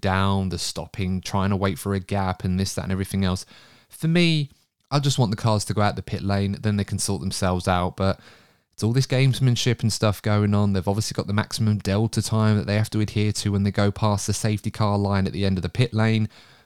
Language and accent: English; United Kingdom; But as a British person myself, the rules of queuing are usually quite clear.